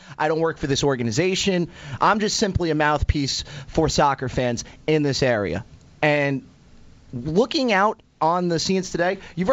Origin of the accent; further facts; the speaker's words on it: New York, United States; now in New England, United States; I came from New York, so I didn't get to embrace it the same way you guys did. I'm an adopted son of New England.